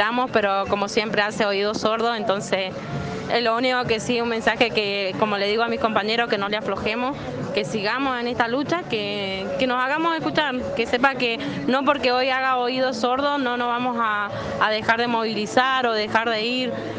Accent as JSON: {"language": "Spanish", "town": "Malargüe", "region": "Mendoza", "country": "Argentina", "said": "de Malargüe, o sea, vivo en el Cabado del Padén, a 200 kilómetros de Malargüe."}